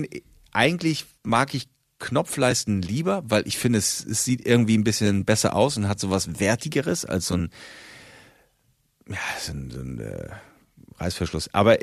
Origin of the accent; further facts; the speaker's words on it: Northern Germany, Germany; so als Norddeutscher finde ich, ist man da nicht mehr ganz so aufgeregt